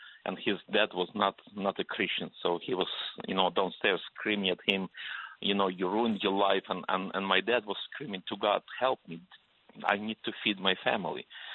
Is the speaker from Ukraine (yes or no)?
yes; Donbas, Ukraine; also born or lived in Soviet Union; But I grew up truly in the Soviet Union. My childhood was spent in the area which is now controlled by pro-Russian rebels in eastern Ukraine. So I don't even know which country I was born in.